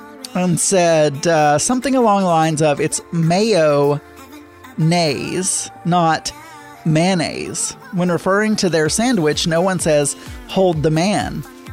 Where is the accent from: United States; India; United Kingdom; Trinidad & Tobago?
United States; the South; accent: hillbilly Southern; especially not with my hillbilly Southern accent.